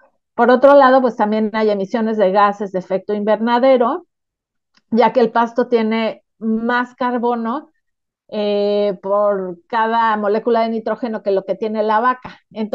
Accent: Mexico; si como mexicanos nos decimos ya no voy a comer carne de res

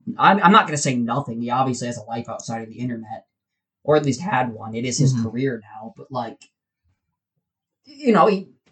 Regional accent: Ohio, United States; we're from Ohio, and he's not.

